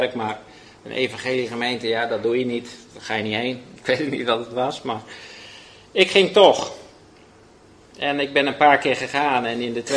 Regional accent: Speuld, Gelderland, Netherlands; Ik ben geboren in 1973. Opgegroeid in Speuld. Leuk dorpje. Heerlijke jeugd gehad. En altijd naar christelijke scholen geweest. Catechisaties geweest. Mijn ouders gingen naar de hervormde kerk.

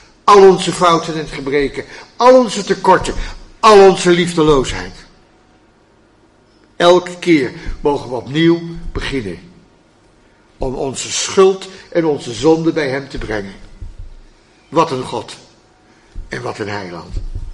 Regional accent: Hilversum, North Holland, Netherlands; Toen ik 18 jaar was, opgegroeid in Hilversum, ging ik voor het eerst daar naar

